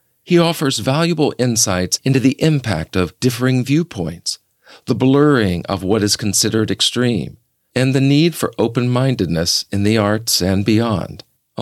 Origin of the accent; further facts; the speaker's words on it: the South, United States; You know, I'm from the South. There's a certain way that Southerners go through life. I grew up in the church.